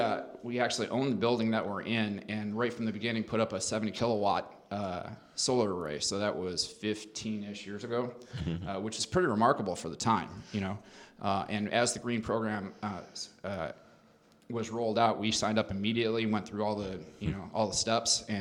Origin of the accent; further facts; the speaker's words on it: St. Helena, California, United States; But, you know, that's what we grew up doing in St. Helena.